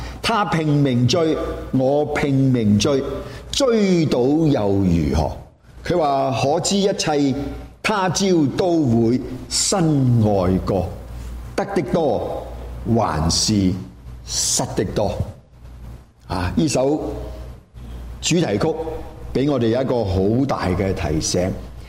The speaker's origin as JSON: {"language": "Cantonese", "region": "Guangdong", "country": "China", "said": "我哋廣東人係好識得用呢啲字眼咧"}